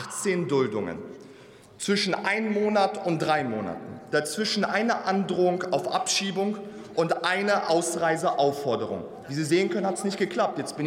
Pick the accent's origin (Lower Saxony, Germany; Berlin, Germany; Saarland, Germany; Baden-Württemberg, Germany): Lower Saxony, Germany; Hanover; Meine Eltern sind zusammen mit meinem älteren Bruder aus Bosnien-Herzegowina nach Deutschland gekommen. Ich bin in Hannover geboren. Ein waschechtes Hannover-Kind. Schule, Studium und Arbeit, alles in Hannover gemacht. Mein Zuhause.